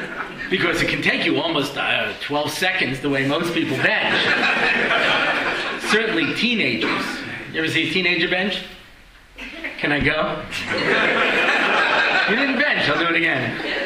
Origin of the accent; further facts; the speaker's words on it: United States; I grew up in America, it was latkes. We always had latkes, you know.